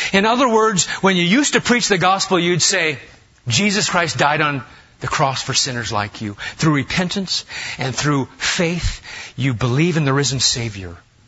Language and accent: English; Massachusetts, United States; Whenever I'm out of town and talk to other congregations, I say, well, I'm from Massachusetts.